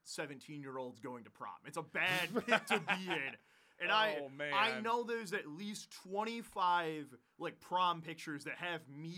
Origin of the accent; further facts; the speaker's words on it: Hudsonville, Michigan, United States; So I grew up in Hudsonville, which is the fucking buckle of the Michigan Bible Belt.